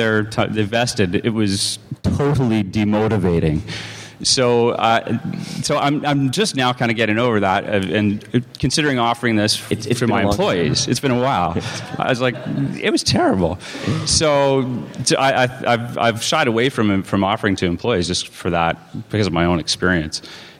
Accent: Canada; I'm Canadian, so... Yeah. I'm Canadian, so... Yeah.

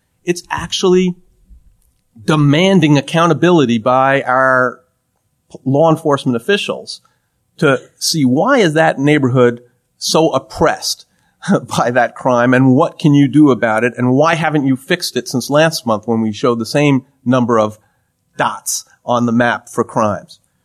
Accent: New York, United States; I'm from New York. I said to John, why don't we all live here?

